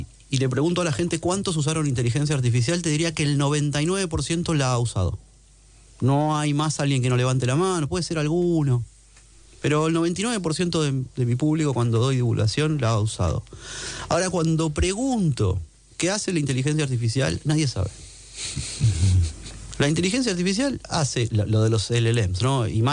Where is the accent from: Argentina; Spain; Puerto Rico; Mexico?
Spain; Ibiza, Balearic Islands; born there; Yo nací en Ibiza